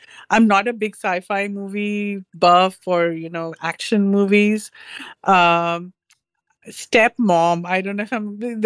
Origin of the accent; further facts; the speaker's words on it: Delhi, India; I grew up in Delhi, which is the northern part. I'm married to a guy from Punjab.